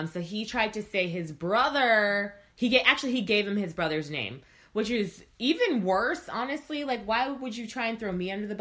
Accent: California, United States; We're the same age. We're from California

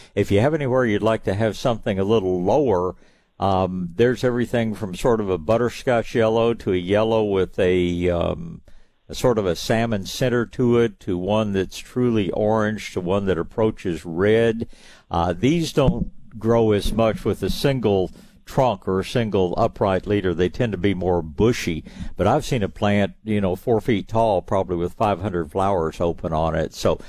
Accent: Tyler, Texas, United States; born there; I was born in Tyler, not too terribly many miles up the road from you, and did live there for a long time

